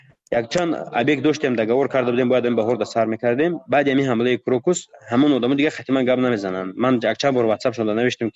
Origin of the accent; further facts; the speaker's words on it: Tajikistan; من گفتم من تاجیکم گفتم از تاجیکستانم